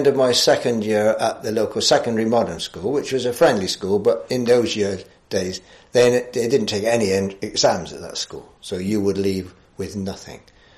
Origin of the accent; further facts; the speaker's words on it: Oberon-Severn, South West England, United Kingdom; I was born in July 1946 and grew up in the village of Oberon-Severn in Gloucestershire.